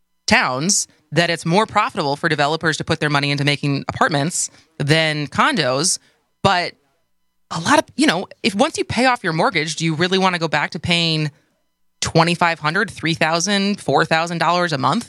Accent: Madison, Wisconsin, United States; So we grew up in Nacoma, which only people who met from Madison or spent time in Madison probably know where that is.

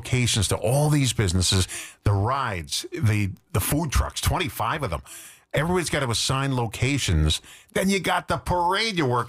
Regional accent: East Coast, United States; now in Wisconsin, United States; I come from the East Coast, where it was always freezing on Christmas Day.

